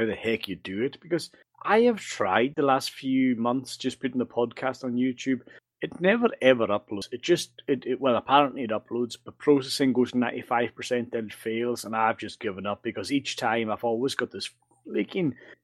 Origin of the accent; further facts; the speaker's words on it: Isle of Lewis, Scotland, United Kingdom; I'm from the Isle of Lewis in the northwest, the Outer Hebrides.